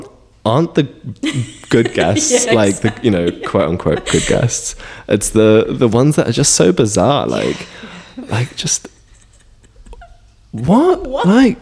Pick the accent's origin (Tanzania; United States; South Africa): South Africa; because I'm from South Africa